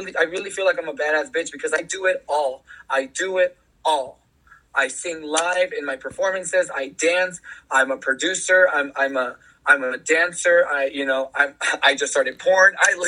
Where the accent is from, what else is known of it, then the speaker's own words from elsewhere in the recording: Santa Ana, California, United States; I'm born and raised in Santana, Orange County.